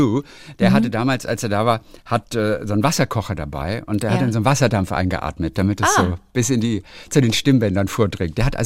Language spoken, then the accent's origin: German; Lübeck, Schleswig-Holstein, Germany; born there; Ich bin aus Lübecker, das ist meine DNA. Ich bin in Lübeck geboren, das ist in meiner DNA ist das drin.